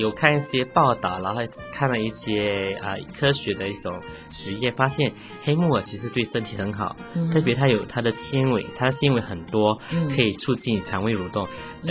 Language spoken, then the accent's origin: Chinese; Malaysia; 大家都知道我是马来西亚人哈